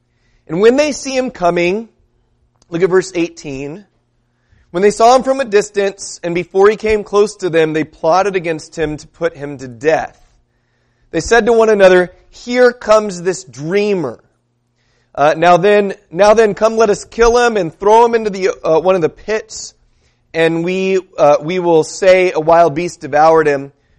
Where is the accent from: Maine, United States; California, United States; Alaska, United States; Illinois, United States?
California, United States; San Diego; now in Minnesota, United States; You know, I live in Minnesota. I grew up in San Diego. I don't have any intentions of moving back to San Diego